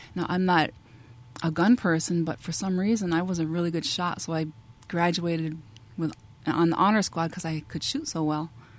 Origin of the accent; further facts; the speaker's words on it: Cass Lake, Minnesota, United States; So I grew up in Cass Lake, and I never really went anywhere.